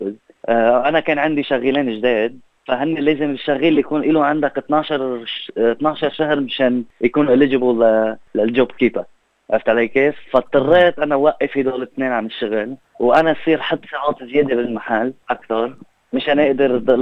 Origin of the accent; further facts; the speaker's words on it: Lebanon; now in Australia; كيف أنا جيت من لبنان ودغري جيت لهون يعني ما رحت عشت بسدني أو ملبن